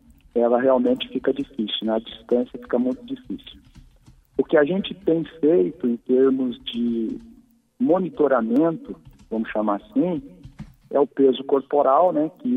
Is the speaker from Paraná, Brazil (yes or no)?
yes; Londrina, Paraná, Brazil; Eu sou de Londrina, isso.